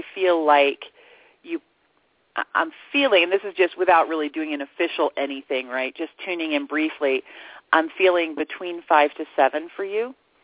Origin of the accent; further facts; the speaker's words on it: Bible Belt, United States; because I grew up in the Bible Belt